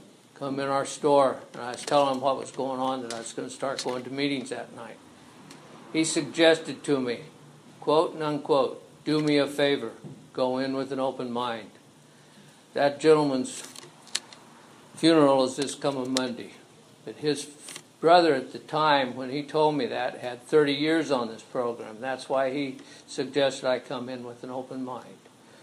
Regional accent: Santa Maria, California, United States; I was born here in Santa Maria back in 1943. I was raised here as a Christian.

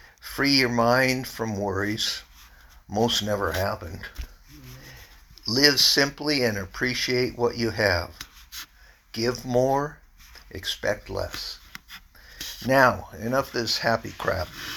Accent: Fullerton, California, United States; also born or lived in Buena Park; I was born in Fullerton, California, and lived in June of 1945. our home was on a dairy farm in Buena Park, and it was a couple miles from Knott's Berry Farm. And later we moved to Fullerton about 1950.

